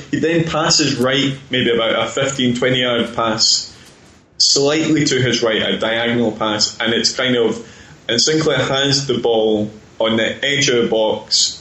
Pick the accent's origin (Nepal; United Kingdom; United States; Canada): United Kingdom; South East England; I grew up in Buckinghamshire, just outside England.